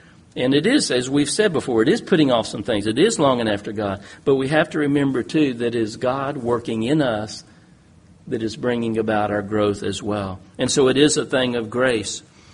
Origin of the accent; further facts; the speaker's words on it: Thailand; now in United States; I grew up in Thailand. My parents were missionaries, and that was a wonderful experience, not always easy, but I went when I was 3 years old, so I didn't really know any better, but I grew up in that culture.